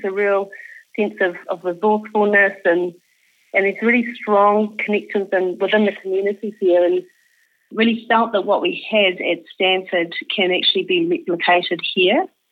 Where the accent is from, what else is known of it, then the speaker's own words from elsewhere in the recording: Gisborne, New Zealand; born there; I was born in Gisborne, in a little rural town just outside of Gisborne in New Zealand.